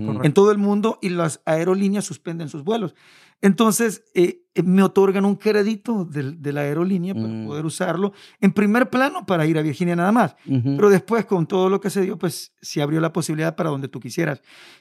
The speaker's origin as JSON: {"language": "Spanish", "country": "El Salvador", "said": "Sí, es que El Salvador suena como que somos de Europa, algo así, ¿va?"}